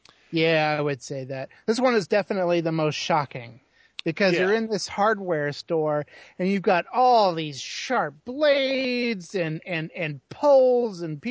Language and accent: English; Houston, Texas, United States; because he's from Houston, Texas, right. My hometown.